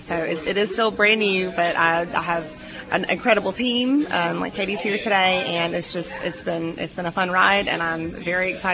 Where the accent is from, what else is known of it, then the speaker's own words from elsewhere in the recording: Rock Hill, South Carolina, United States; So I am a local. I'm from Rock Hill. I graduated from Northwestern High School, and then I stayed in town to go to Winthrop.